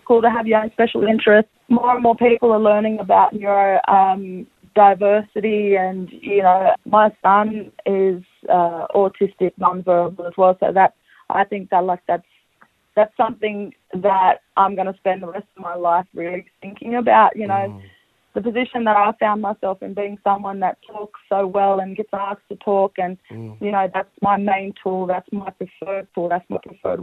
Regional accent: Redfern, New South Wales, Australia; Growing up in Redfern, I was exposed to black theatre as a child.

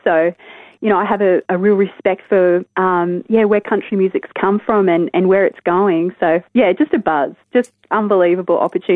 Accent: Australia; accent: Australian; he noticed that my Australian accent

